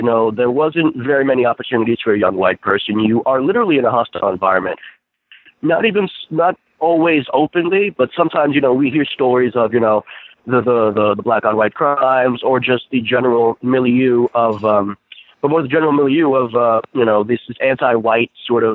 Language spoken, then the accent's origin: English; New York, United States; I was born and raised in New York, and lived there for a good part of my life.